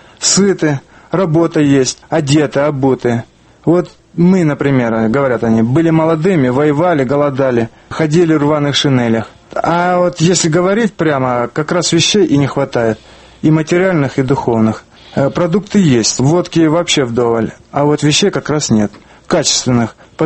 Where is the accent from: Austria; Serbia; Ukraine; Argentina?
Ukraine; Luhansk, Luhansk Oblast; also born or lived in Norilsk, Russia / Sukhinichi, Russia; now in United States; Я родился в Норильске, это Заполярье, в 47 году. Потом мы переехали в маленький город Сухиничи, это под Калугой. Прожили там около 7 лет. И затем переехали в Ворошиловград, на Донбасс.